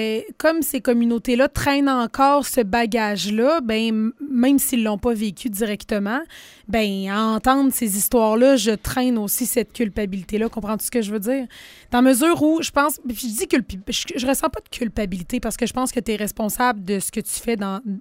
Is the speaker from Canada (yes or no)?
yes; Quebec, Canada